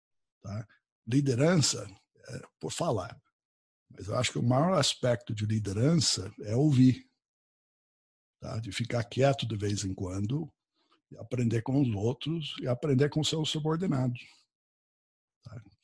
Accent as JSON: {"language": "Portuguese", "country": "United States", "second_language": "Portuguese", "lives_now": "Brazil", "said": "sou americano, sou um cara diferente. Então, todo mundo, é um gringo, pronto. Então, tem que assumir que sou um gringo"}